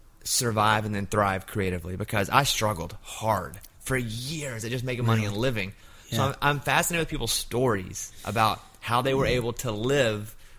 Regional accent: Arkansas, United States; And two, I'm from Arkansas.

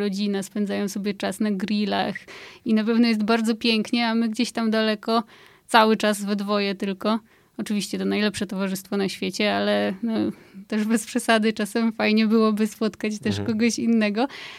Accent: Skawina, Lesser Poland, Poland; now in Warsaw, Poland; no ja nie pochodzę z Warszawy, pochodzę ze Skawiny pod Krakowem, ale Warszawa jest teraz dla mnie domem

